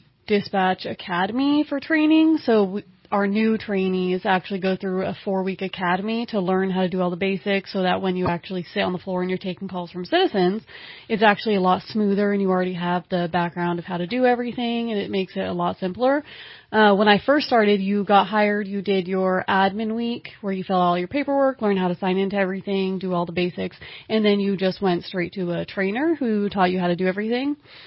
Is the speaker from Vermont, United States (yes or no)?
yes; Vermont, United States; born there; also born or lived in New York / California; technically we lived in California before that, but I was born in Vermont and lived in New York